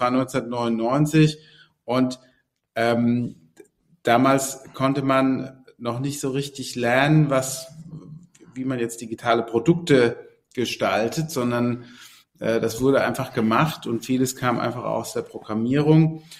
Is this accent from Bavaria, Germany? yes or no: no; Worms, Rhineland-Palatinate, Germany; also born or lived in London; Also ursprünglich komme ich aus Worms am Rhein.